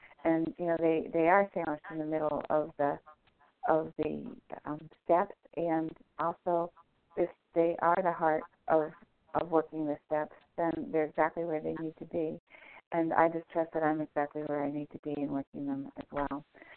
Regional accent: Washington, United States; I'm from Washington State, traveling to New York today

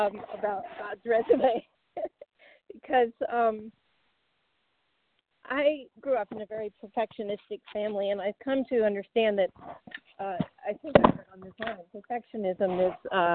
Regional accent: Redmond, Oregon, United States; I'm from Redmond, Oregon, and a very grateful member of this meeting.

